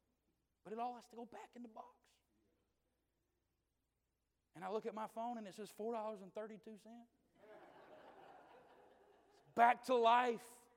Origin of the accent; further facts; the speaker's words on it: Georgia, United States; I'm from Georgia, so I like the Dogs.